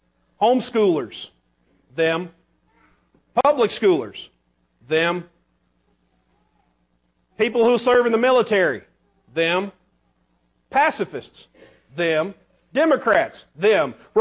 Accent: the South, United States; And bless her heart, and I'm from the South and I can say this.

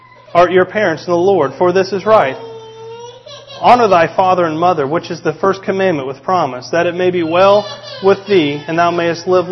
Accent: West Virginia, United States; And 3, I'm from West Virginia.

